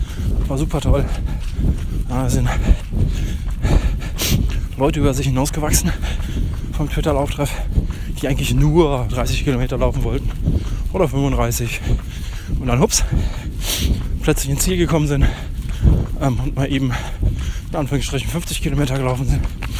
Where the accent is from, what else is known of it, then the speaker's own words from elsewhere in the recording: Karlsruhe, Baden-Württemberg, Germany; born there; now in Koblenz, Germany; Als gebürtiger Karlsruher, der am Rhein wohnt. Auch aktuell noch.